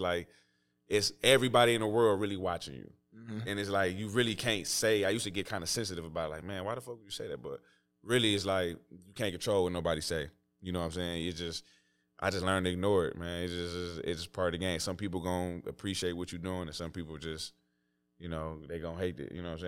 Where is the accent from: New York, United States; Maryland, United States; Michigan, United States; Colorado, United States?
Michigan, United States; Detroit; So it's like, I'm from Detroit, and that's not enough.